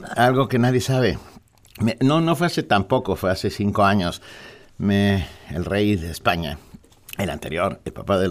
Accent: Mexico; born there; mi familia es española. Soy el primer mexicano por nacimiento. Antes de mí, padres, abuelos, bisabuelos, tatarabuelos y así, como dicen los chicos de hoy en día, nacieron en España, en Asturias, en Gijón. México generosamente nos dio casa, asilo

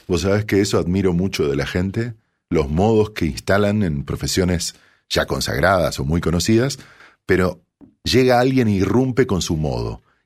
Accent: Corrientes, Argentina; que soy un correntino

